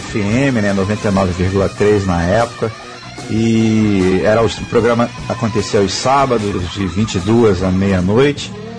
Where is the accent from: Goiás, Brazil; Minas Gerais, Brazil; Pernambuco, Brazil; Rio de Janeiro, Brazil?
Rio de Janeiro, Brazil; eu sou do Brasil. Aí ele, ah, legal, legal. Ele, de onde tu é do Brasil? Do Rio de Janeiro.